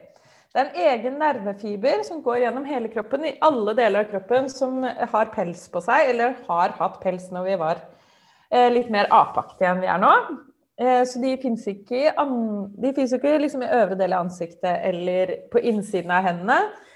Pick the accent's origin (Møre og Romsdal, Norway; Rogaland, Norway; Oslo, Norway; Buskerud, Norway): Oslo, Norway; Jeg vokste opp i Oslo, som var litt sånn ekstra stivt også.